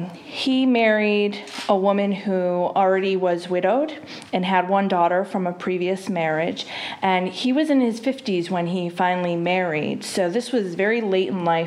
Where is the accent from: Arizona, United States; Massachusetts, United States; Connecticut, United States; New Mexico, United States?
Connecticut, United States; East Hartford; I'm from East Hartford, but I moved away for about 20 years. I moved back last year